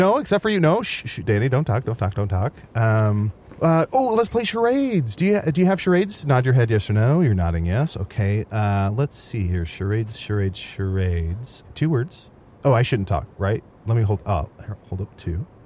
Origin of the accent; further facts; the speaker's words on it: New Hampshire, United States; Sorry, I'm from New Hampshire.